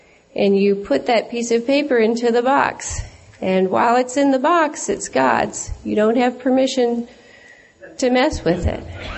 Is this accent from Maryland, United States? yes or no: no; North Carolina, United States; I'm an alcoholic from North Carolina. And this is my first international.